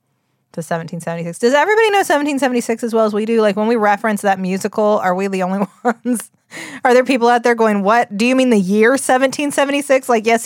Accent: West Virginia, United States; accent: West Virginia; All what? I can do is try to soften my West Virginia, and then it comes back. It comes roaring right back.

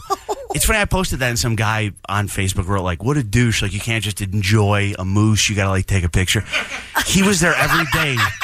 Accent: New York, United States; now in Alaska, United States; So I grew up in upstate New York.

